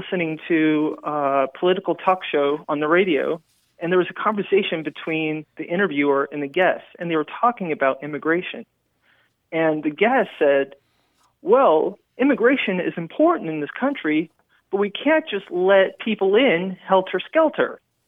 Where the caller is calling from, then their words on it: San Antonio, Texas, United States; I'm calling from San Antonio, Texas.